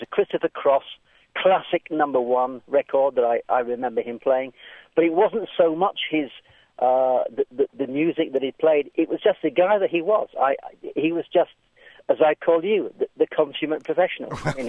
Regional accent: England, United Kingdom; also born or lived in Germany; now in United States; I think you've rather gathered perhaps I'm English.

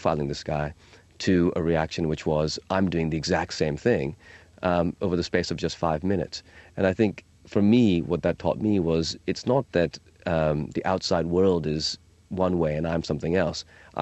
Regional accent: Pakistan; also born or lived in United States; my own sense of identity actually is a bit complicated because I spent a few years of my childhood in America.

